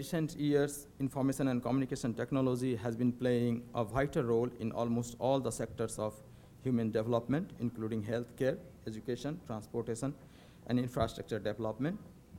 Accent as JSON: {"language": "English", "country": "Nepal", "lives_now": "Finland", "said": "Basically, I am from Nepal. I'm living there since last 5 or 6 years."}